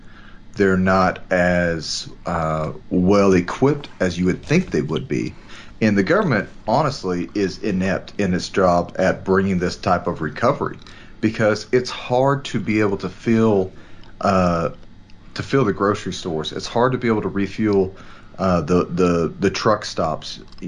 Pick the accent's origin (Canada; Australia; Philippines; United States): United States; Texas; We've seen it, especially in my home state of Texas.